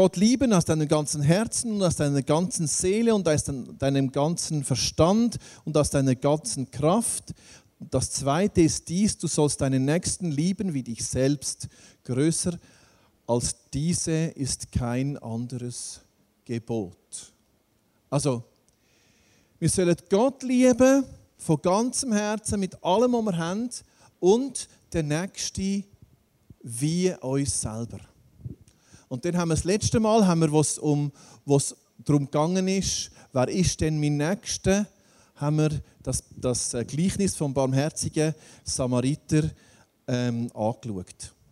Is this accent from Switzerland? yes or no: yes; Switzerland; wo stehen wir in unseren Herausforderungen, gerade hier bei uns in der Schweiz.